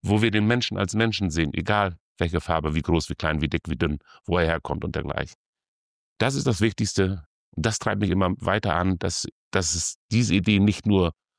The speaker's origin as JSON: {"language": "German", "region": "Lower Saxony", "country": "Germany", "said": "gerade als Südoldenburger, muss ich sagen, komme ich aus dem Oldenburger Münsterland, bezeichnen wir das, das sind die Landkreise Kloppenburg und Vechta."}